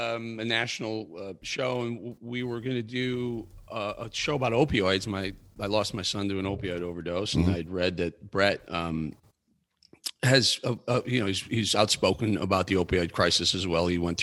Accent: Chicago, Illinois, United States; now in Charleston, United States; Bill and I come from Chicago originally.

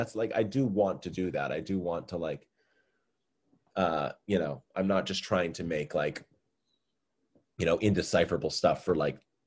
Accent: Massachusetts, United States; I'm from Massachusetts, so my mother's side of the family is up in Maine.

